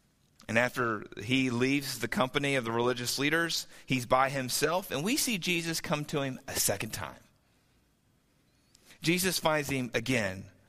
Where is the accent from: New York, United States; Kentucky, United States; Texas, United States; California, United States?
Kentucky, United States; I'm from Northern Kentucky, old high school buddy, trying to sell me a car